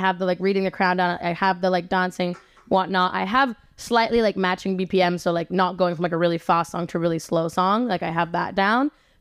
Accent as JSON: {"language": "English", "country": "United Kingdom", "accent": "British", "said": "my British accent comes out when I say A words."}